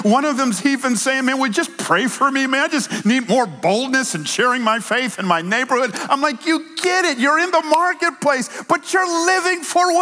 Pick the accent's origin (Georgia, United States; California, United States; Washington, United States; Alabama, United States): Georgia, United States; Atlanta; We're in the South. We're the Bible Belt. We're just so nice. I grew up in Atlanta.